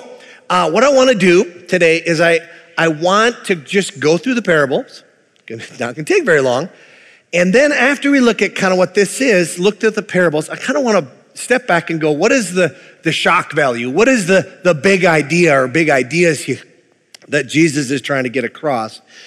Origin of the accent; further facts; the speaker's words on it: Minnesota, United States; because I'm a Minnesotan and because it's the way my father raised me